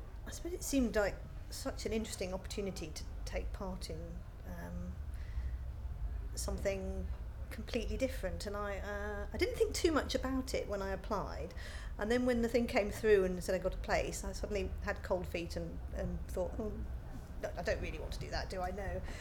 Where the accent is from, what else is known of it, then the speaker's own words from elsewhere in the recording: Guernsey; also born or lived in Midlands; now in United Kingdom; I was brought up in Guernsey in the Channel Islands, so there wasn't much opportunity for hiking there other than just around the cliff paths. But when I moved to the UK and lived in the Midlands